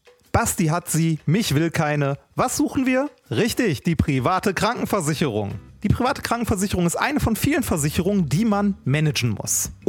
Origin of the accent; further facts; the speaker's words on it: Essen, North Rhine-Westphalia, Germany; born there; ich war nie in Essen. Also ich glaube, ich war in meinem Leben dreimal in Essen-Kana und ich bin in Essen geboren worden.